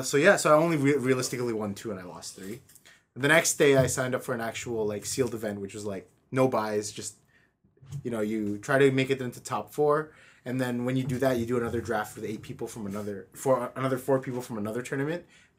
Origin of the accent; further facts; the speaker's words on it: Philippines; I eat with my hands because I'm Filipino, so chill.